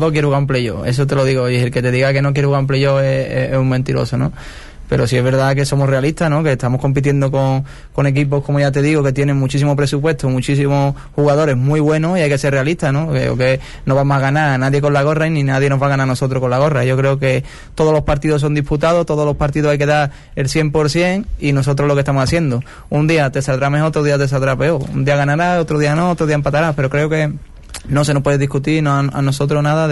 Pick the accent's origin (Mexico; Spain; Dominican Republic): Spain; Seville, Andalusia; Soy sevillano igual que yo, ¿no?